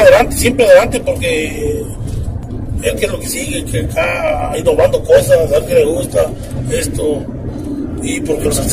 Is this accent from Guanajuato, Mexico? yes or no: yes; Guanajuato, Mexico; yo soy de Guanajuato.